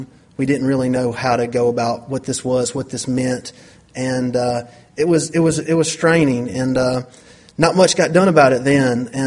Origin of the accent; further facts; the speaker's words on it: LaGrange, Georgia, United States; I'm 30 years old. I'm from LaGrange, Georgia. LaGrange, Georgia is about 70 miles southwest of Atlanta. It's a town of about 30,000 people